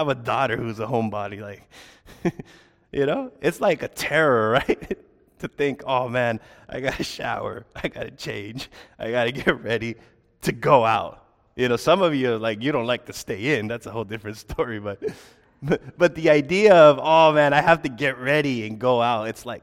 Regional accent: California, United States; We're Americans, we represent, we're from California.

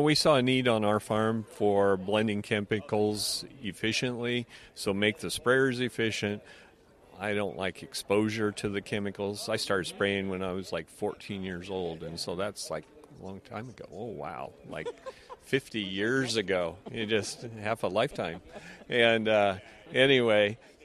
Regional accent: Iowa, United States; we're from Western Iowa and grow corn and soybeans on our farming operation.

